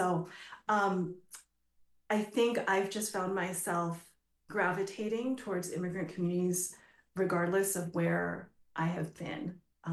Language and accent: English; California, United States; So I grew up in the suburbs of the East Bay. But I consider my childhood partially growing up in Oakland because that was part of our community.